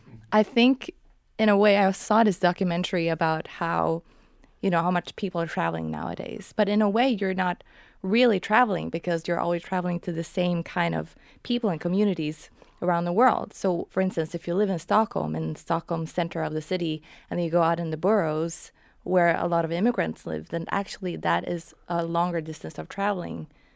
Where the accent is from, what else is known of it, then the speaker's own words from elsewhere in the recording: Bangkok, Thailand; I think that a lot of my kind of like humbleness comes from being born and raised in Bangkok.